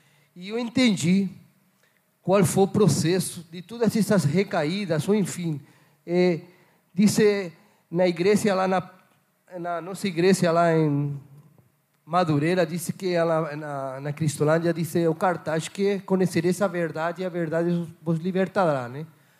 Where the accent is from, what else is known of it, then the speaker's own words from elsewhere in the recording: Barcelona, Catalonia, Spain; eu sou espanhol de Barcelona … eu vim ao Brasil